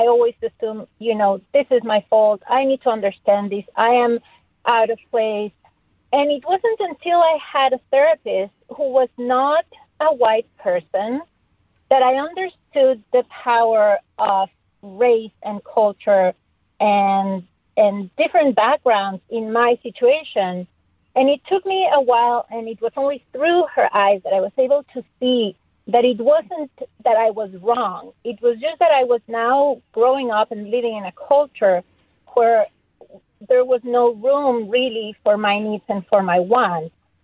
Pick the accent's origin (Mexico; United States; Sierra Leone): Mexico; moved away; I moved here from Mexico about 15 years ago. We never speak about race in Mexico.